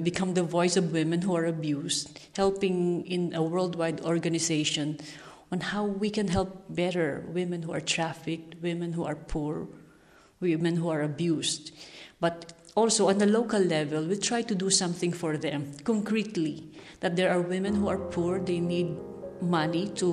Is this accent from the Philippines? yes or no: yes; Philippines; English is a second language; I'm from the Philippines